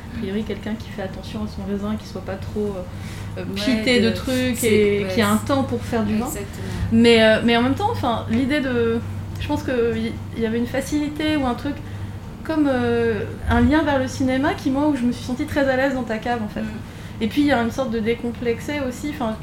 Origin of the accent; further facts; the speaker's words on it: Paris, Île-de-France, France; Moi, je suis parisienne